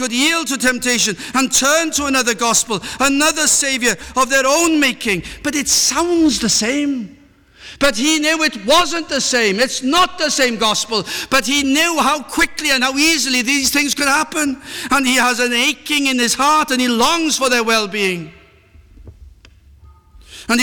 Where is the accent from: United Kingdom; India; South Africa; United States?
United Kingdom; Wales; as much as Welshman that I am